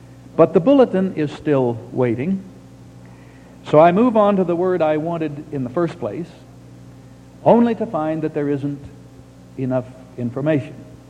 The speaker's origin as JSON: {"language": "English", "region": "Oklahoma", "country": "United States", "tie": "born or raised there", "said": "but I grew up in Oklahoma."}